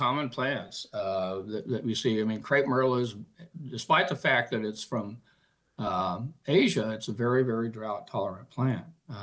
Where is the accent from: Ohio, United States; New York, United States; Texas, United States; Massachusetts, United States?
Texas, United States; we both are native Texans, so we're not carpetbaggers coming in here from Arizona. Mary was born and raised in Austin, and I spent most of my childhood in this area.